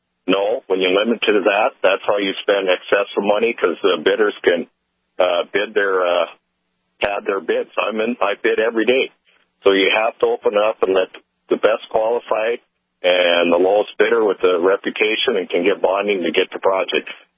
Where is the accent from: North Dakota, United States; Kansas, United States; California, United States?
North Dakota, United States; 52-year-old male Grand Forks resident, born and raised in North Dakota.